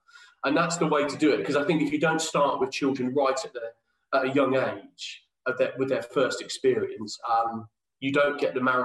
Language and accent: English; Northampton, East Midlands, United Kingdom; But no, originally I grew up in Northampton in the Midlands, which is about as far from the sea in the UK as you can get.